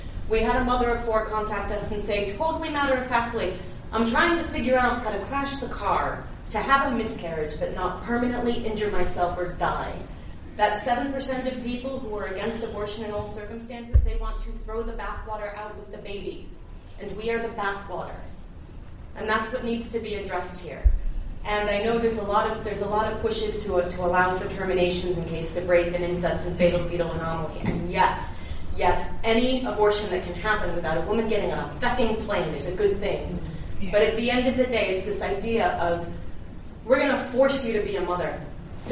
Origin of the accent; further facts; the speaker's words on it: United States; now in United Kingdom; I don't need a mic. I'm American.